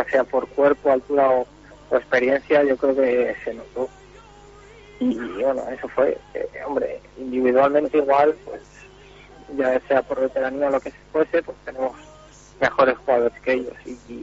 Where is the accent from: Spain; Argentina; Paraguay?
Spain; Aranda de Duero, Castile and León; soy de Aranda, sí.